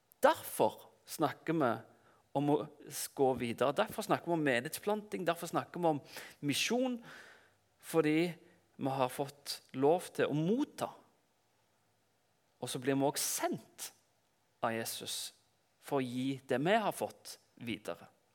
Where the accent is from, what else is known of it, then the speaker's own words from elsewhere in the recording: Klepp, Rogaland, Norway; now in Oslo, Norway; Jeg er 32 år. Jeg kommer fra Klepp på Jæren, og så har jeg bodd i Oslo de siste 12 årene.